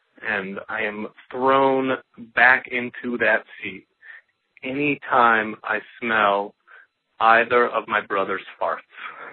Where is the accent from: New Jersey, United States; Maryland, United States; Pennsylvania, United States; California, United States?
California, United States; San Diego; born or raised there; now in Brooklyn, United States